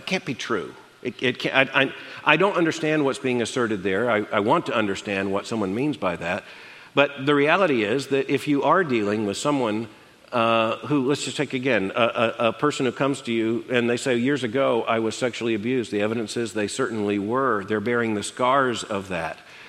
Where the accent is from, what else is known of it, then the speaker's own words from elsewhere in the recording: the South, United States; I grew up in the South, born in the 1950s, though barely, and growing up in the 1960s.